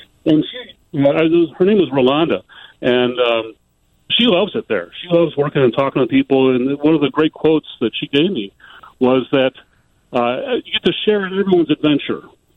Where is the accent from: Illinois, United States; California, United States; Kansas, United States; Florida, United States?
Illinois, United States; because I grew up in the South Suburbs.